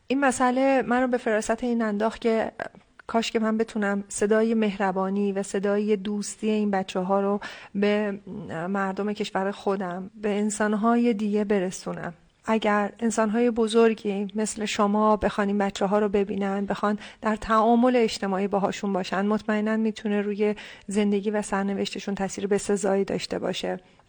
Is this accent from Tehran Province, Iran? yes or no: yes; Tehran, Tehran Province, Iran; also born or lived in Bostan; now in Semnan, Iran; ما خونه و زندگیمون رو تو دشت آزادگان بستان دست دادیم و مهاجر شدیم و حال در خانه آوارگان تهران اونجا بزرگ شدم و در مقطع دبیرستان بودش که اومدیم به خاطر شغل پدرم اومدیم سمنان.